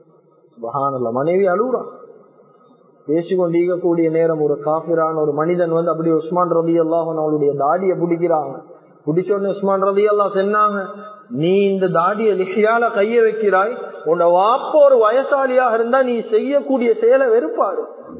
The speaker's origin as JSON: {"language": "Tamil", "town": "Malwana", "region": "Western Province", "country": "Sri Lanka", "tie": "born or raised there", "said": "பாருங்க அப்பா நாங்க மல்வானையில பிறந்து வளர்ந்தவங்க"}